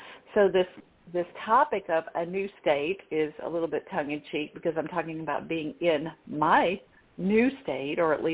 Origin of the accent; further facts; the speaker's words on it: Arkansas, United States; I moved from California to my home state of Arkansas during the pandemic